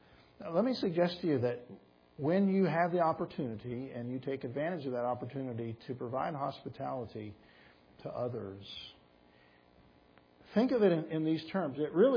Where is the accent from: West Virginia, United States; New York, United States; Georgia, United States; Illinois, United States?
Georgia, United States; Atlanta; and so I was raised in Atlanta, but I've never seen this before.